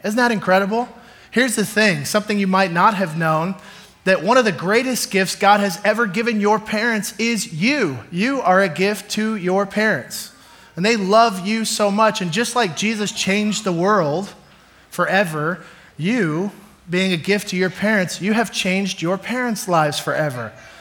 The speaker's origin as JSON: {"language": "English", "town": "Dallas", "region": "Texas", "country": "United States", "said": "That old Ford Aerostar was cowboy silver and blue because I'm from Dallas, Texas."}